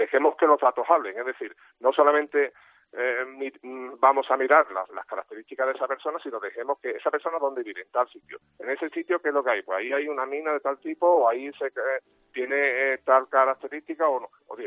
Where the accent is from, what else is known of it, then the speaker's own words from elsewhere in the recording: Andalusia, Spain; nuestra forma de ser como andaluces